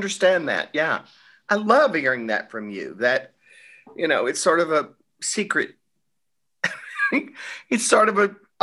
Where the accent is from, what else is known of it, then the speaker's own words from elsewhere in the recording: Texas, United States; I had gone to a tiny little college in my hometown, which happened to be, it was a little 2-year Methodist school.